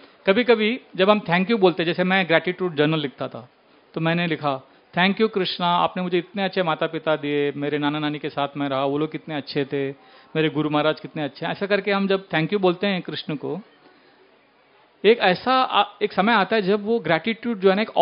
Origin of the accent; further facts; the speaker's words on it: South India, India; तो हम south Indian हैं तो पंजाबी लोगों को अच्छा लगता है ये, मुझे अच्छा नहीं लगता था।